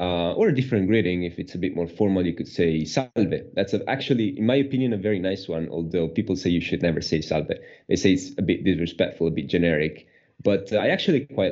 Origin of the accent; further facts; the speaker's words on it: Milan, Lombardy, Italy; English is a second language; I was brought up in Milan in the north